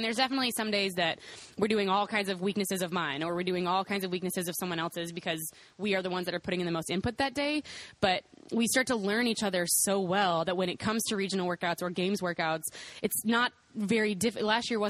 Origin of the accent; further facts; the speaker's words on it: Louisville, Kentucky, United States; I mean, I'm from Louisville, so I'm definitely from Louisville, Kentucky. So I'm from a much bigger city.